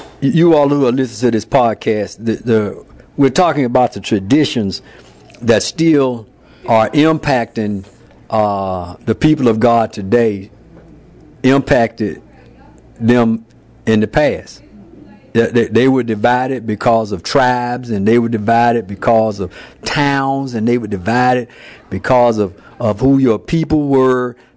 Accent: Birmingham, Alabama, United States; I'm just from Birmingham, Alabama.

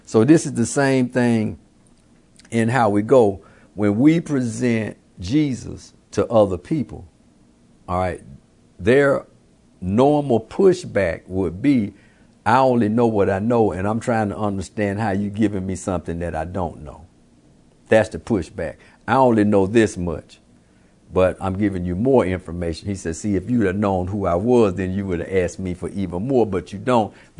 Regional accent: Birmingham, Alabama, United States; I grew up in Birmingham, Alabama. So I know what people in Alabama would know, but that's not what people in Atlanta may know.

